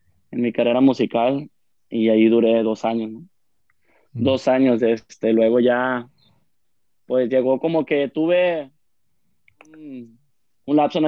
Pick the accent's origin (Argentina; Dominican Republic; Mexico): Mexico; Culiacán, Sinaloa; como yo soy de Culiacán aquí, pues el norteño es la mata de los corridos, ¿no?